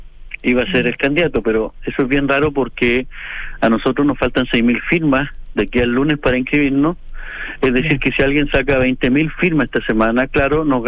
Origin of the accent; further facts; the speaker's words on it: Purén, Araucanía, Chile; en Purén, de donde soy yo